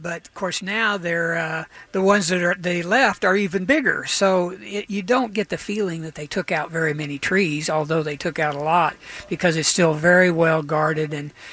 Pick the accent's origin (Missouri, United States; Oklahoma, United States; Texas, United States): Oklahoma, United States; Edmond; born or raised there